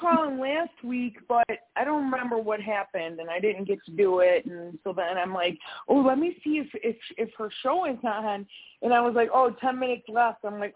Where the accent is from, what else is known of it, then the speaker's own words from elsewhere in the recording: Illinois, United States; now in Lake Geneva, United States; I am originally from Illinois, but I moved up to Wisconsin last October.